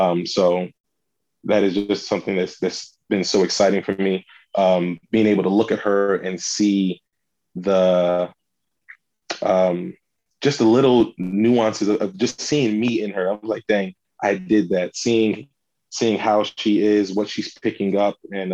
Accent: Nigeria; And I always look back at the way that we were raised and the whole thing about being Nigerian.

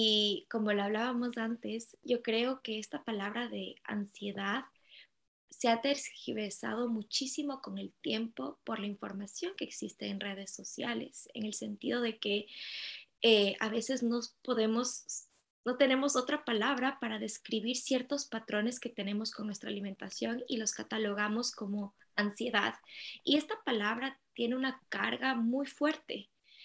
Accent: Ecuador; nosotros somos de Ecuador

